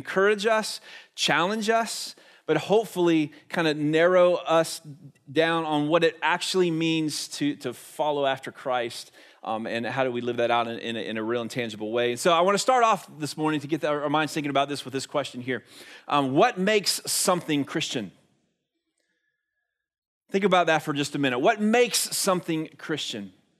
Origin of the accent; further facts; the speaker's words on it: Leesburg, Florida, United States; I grew up in Lake County and graduated from Leesburg High School